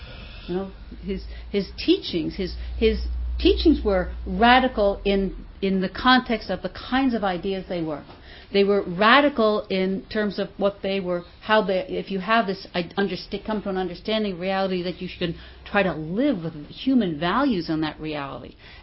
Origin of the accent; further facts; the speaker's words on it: New York City, New York, United States; I remember I grew up in New York City, and it wasn't when I went away to college from the far reaches of Cambridge, Massachusetts, and looked back at New York